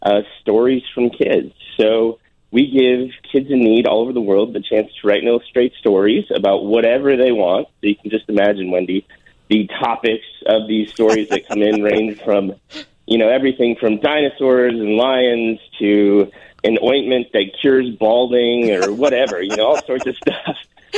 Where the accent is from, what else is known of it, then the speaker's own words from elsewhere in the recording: Lake Bluff, Illinois, United States; I'm from Chicago. I grew up in Lake Bluff, a northern suburb. I went to Lake Forest High School and then went on to Northwestern